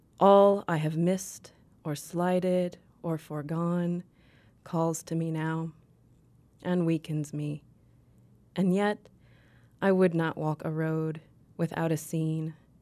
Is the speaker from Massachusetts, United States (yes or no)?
no; Indiana, United States; I grew up in Indiana too